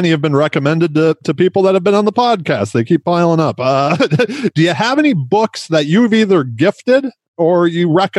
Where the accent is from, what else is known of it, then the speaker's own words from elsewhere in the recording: Detroit, Michigan, United States; I was born and raised in Metro Detroit, so I am a Motown guy.